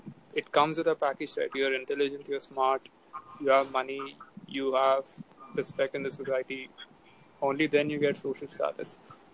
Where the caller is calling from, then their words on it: India; I'm from India.